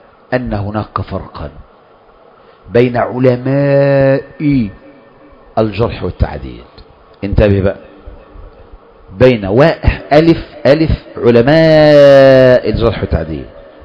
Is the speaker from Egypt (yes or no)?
yes; Egypt; إحنا عندنا في مصر